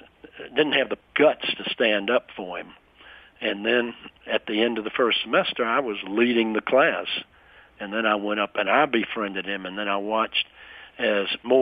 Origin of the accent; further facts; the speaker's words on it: the South, United States; As far as growing up in the South, I never really saw, I didn't recognize anti-Semitism.